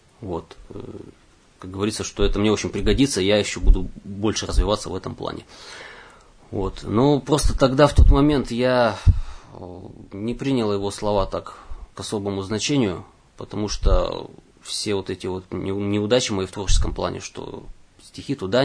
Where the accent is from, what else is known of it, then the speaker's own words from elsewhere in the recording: Irkutsk, Irkutsk Oblast, Russia; в моем родном городе Иркутске я приносил около 50 стихов